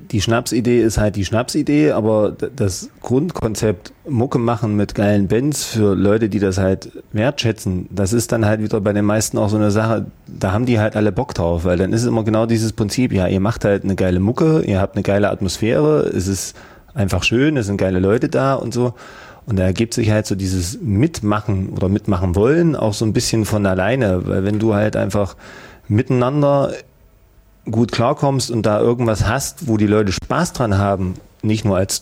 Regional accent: Bad Frankenhausen, Thuringia, Germany; aus meiner Heimatstadt, aus Bad Frankenhausen mit dazugekommen sind

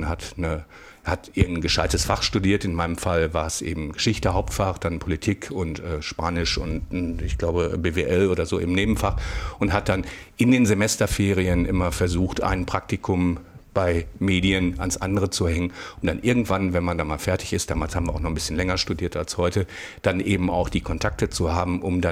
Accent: Hamm, North Rhine-Westphalia, Germany; Genau, ich komme aus Westfalen, aus Hamm.

